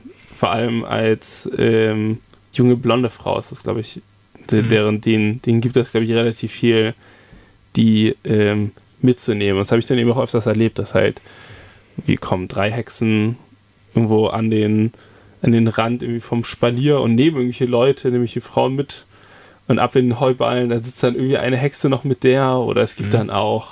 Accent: Sindelfingen, Baden-Württemberg, Germany; Also ich komme ursprünglich, komme ich gar nicht aus Tübingen. Fun Fact über mich, sondern ich komme aus Sindelfingen

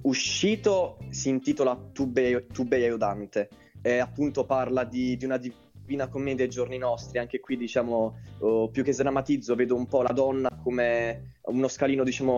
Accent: Trani, Apulia, Italy; O di Trani, in Puglia.

